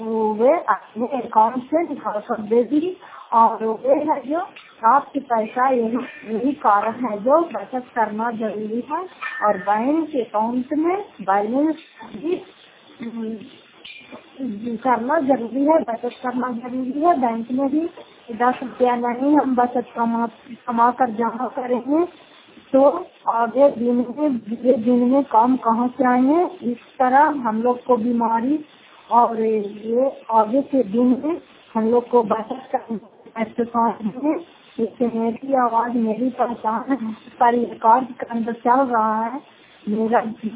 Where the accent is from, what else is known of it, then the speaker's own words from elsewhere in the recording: Fatehpur, Bihar, India; मैं घर फतेहपुर पंचायत मकौटा जिला नालंदा कराचा ब्लॉक की निवासी हूँ